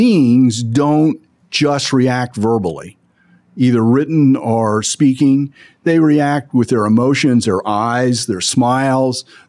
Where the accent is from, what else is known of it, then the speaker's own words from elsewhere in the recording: Kentucky, United States; I always use that name for it because I'm from Northern Kentucky, and Northern Kentucky has always driven the development of the bridges.